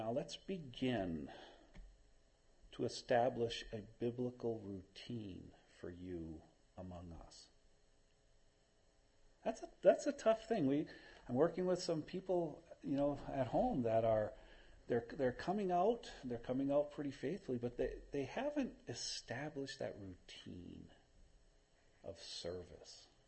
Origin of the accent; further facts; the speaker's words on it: Midwest, United States; moved away; I'm from the Midwest, man. If we smile, that's kind of extravagant, you see. Moved out to New Jersey and people started hugging me.